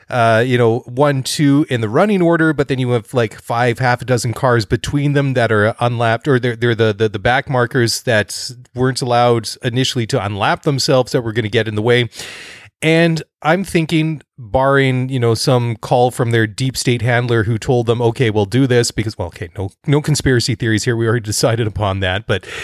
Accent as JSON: {"language": "English", "town": "Maple Ridge", "region": "British Columbia", "country": "Canada", "tie": "born or raised there", "said": "Now, David lives in Maple Ridge, BC, which is my hometown."}